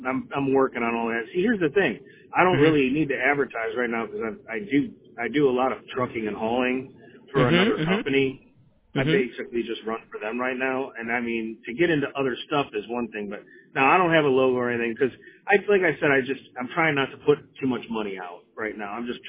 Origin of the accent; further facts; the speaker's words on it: Cleveland, Ohio, United States; yeah, I know. I know. I'm from the Cleveland area.